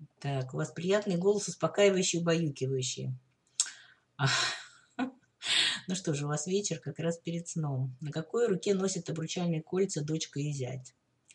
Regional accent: Kyiv, Ukraine; Вот мои воспоминания детства, там были сугробы снега, машин практически не было

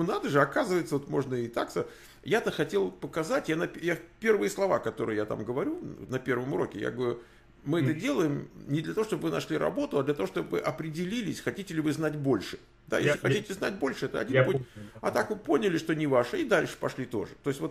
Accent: Moscow, Russia; я вот из Москвы

